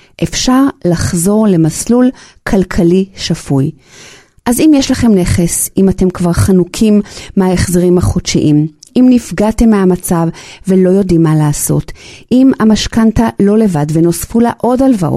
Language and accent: Hebrew; Ra'anana, Central District, Israel; אנחנו מרעננה